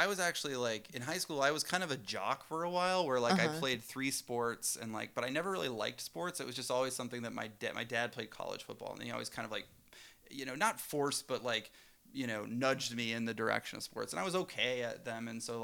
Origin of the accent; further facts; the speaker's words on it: the South, United States; I went to a Christian school growing up in the South, like a Baptist high school.